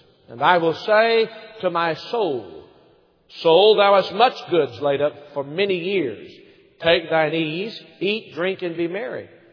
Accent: Maryville, Tennessee, United States; As a boy, I grew up in Maryville, Tennessee, just a short distance from here.

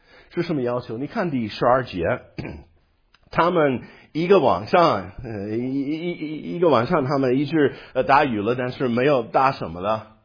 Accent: United States; Chinese is a second language; 我是美国的农民，在美国的农村长大啊

